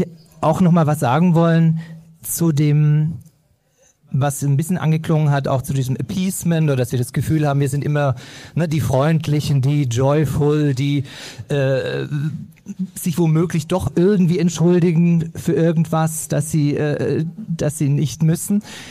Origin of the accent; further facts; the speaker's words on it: Berlin, Germany; Ich bin aus Berlin.